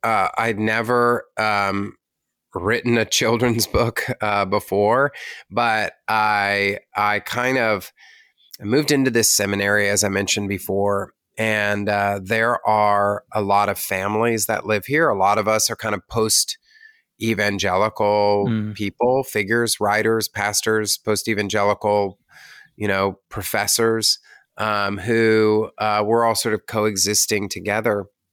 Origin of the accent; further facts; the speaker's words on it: Bible Belt, United States; I grew up in the Bible Belt and in evangelicalism.